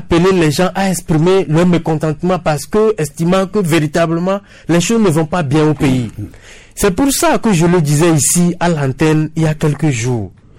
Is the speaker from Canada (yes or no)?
no; Togo; il faut qu'on s'écoute en tant que Togolais.